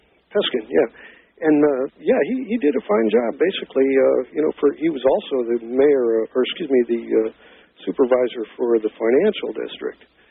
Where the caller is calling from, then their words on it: San Francisco, California, United States; Down here, I didn't let you know, I'm calling from San Francisco.